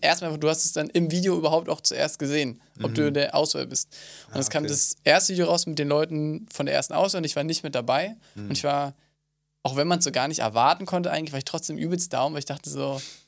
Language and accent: German; Berlin, Germany; ich komme ja eigentlich auch aus Berlin